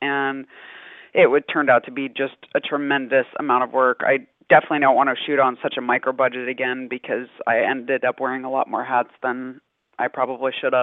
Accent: Colorado, United States; So I drew up on my background of growing up in Colorado

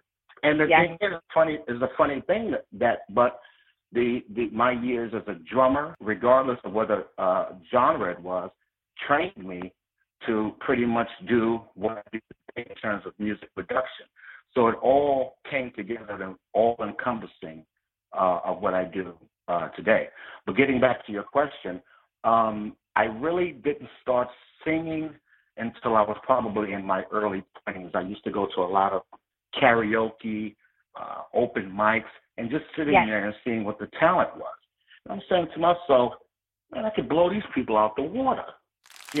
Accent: New York City, New York, United States; also born or lived in Washington, D.C.; and I grew up in Harlem. I was born in Washington, D.C., but I was raised in Harlem, New York.

